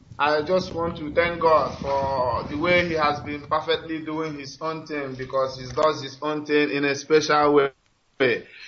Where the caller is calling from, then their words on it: Dakar, Senegal; I am calling from Dakar in Senegal.